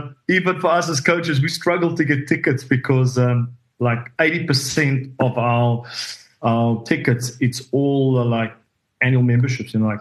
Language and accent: English; South Africa; as a South African, I was unbelievably proud of everyone back at home